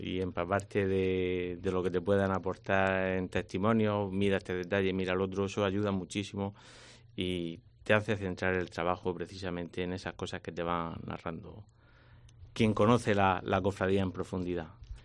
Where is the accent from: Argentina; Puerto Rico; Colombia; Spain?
Spain; Region of Murcia; Somos conscientes, pero deberíamos serlo más. Y defender lo nuestro, porque lo nuestro es muy valioso.